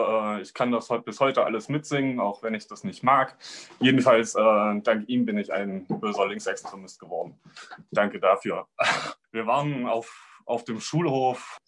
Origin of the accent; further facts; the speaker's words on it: Jena, Thuringia, Germany; born there; Ich bin in Jena geboren. Es ist so eine sehr kleine Großstadt, 105.000 Einwohner oder so.